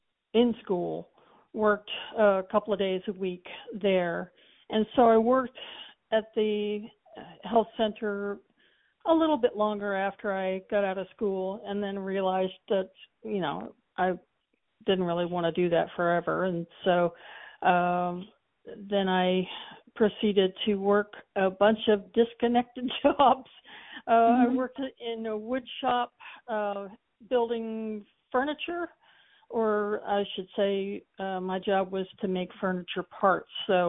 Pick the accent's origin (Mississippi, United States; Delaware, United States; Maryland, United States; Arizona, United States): Delaware, United States; Newark; moved away as an adult; also born or lived in Wilmington; I was born in Wilmington, Delaware, 1960, and grew up in Newark, Delaware, which is just about 15 miles south of there, and lived there until I was 18, and moved to Atlanta for art college.